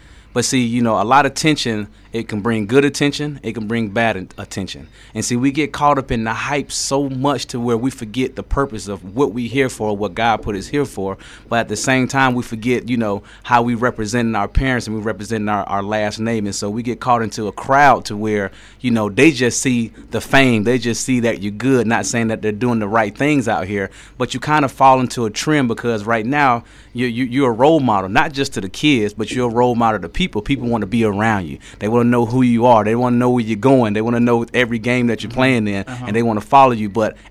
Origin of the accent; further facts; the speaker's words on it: Columbus, Ohio, United States; also born or lived in Florida; Right. I'm from Columbus.